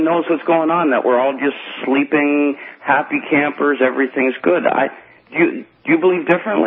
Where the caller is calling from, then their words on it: Canada; I'm calling from Canada